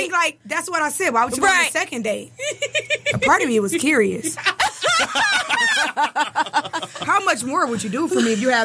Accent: Detroit, Michigan, United States; I'm not going to drop what I was really feeling, what I was really thinking, because we're from Detroit.

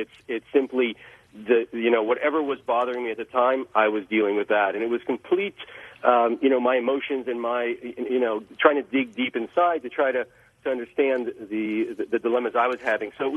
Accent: Los Angeles, California, United States; I grew up in Los Angeles in the late 60s and 70s. It was an idyllic way to grow up, you know, and here's one generation removed from the Holocaust.

